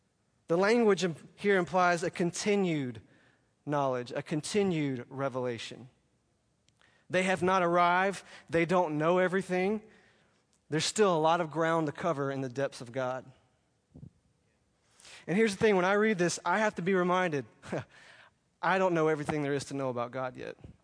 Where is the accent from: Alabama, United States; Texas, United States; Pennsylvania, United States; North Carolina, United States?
Alabama, United States; I grew up on the Gulf Coast. I live right on the Mobile Bay down there in Alabama.